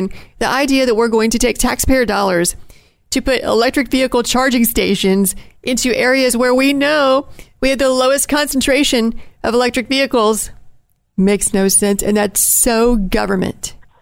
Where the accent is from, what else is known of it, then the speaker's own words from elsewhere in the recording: Appalachia, United States; I'm from Appalachia. Nobody back home owns an electric car.